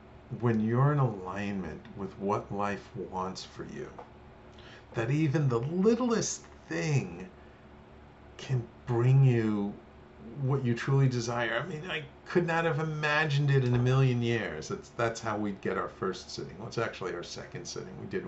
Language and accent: English; Australia; We saw the picture of the two of you holding a koala and we're from Australia and we thought these are the perfect people for us.